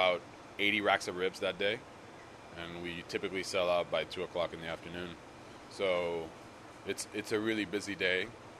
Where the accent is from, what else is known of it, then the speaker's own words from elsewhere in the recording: Puerto Rico; I'm originally from Puerto Rico